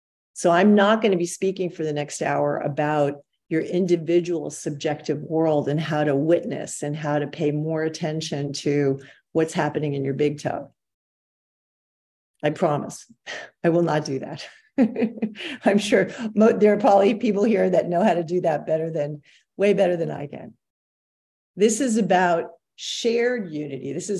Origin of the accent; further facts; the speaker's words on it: New York, United States; I'm from New York, so I'm fairly familiar with that, that way of listening.